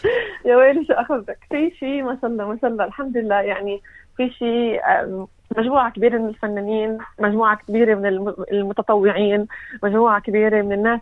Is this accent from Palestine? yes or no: yes; Jerusalem, Palestine; صراحة أنا بنت القدس، ولأنه بنت القدس هيك غصيتني لما سألتني